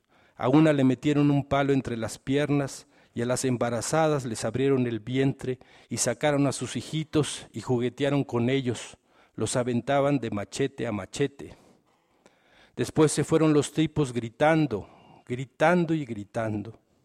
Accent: Chiapas, Mexico; born there; yo nací en Chiapas y fui miembro de la CONAI

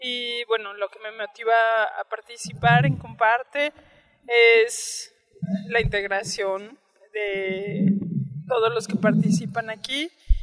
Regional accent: Mexico City, Mexico; vengo de la Ciudad de México.

